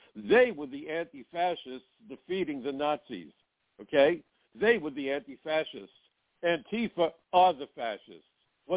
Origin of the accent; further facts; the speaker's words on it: Brooklyn, New York, United States; I'm from Brooklyn.